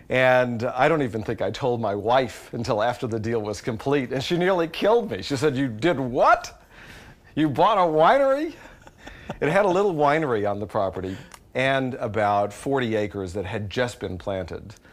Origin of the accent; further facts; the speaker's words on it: Memphis, Tennessee, United States; moved away as an adult; now in Sonoma County, United States; my wife and I moved from Memphis, where we were from a farming family in Tennessee, and we moved in 1985 and immediately started looking for a place to buy out here.